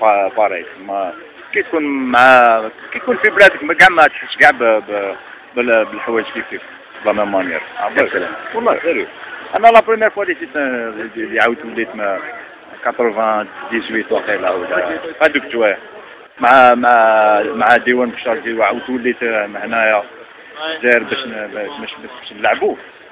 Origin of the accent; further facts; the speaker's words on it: Algeria; اخويا احنا من ولاد الجزائر ولعبوا موسيقى الجزائر